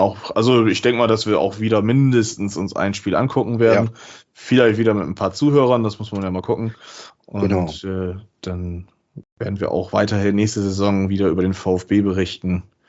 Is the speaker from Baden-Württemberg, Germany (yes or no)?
no; Bremen, Germany; ich kann als Bremer